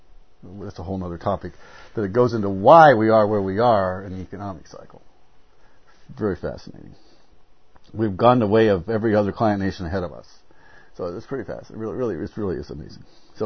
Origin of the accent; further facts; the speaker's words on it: Chicago, Illinois, United States; I'm from Chicago.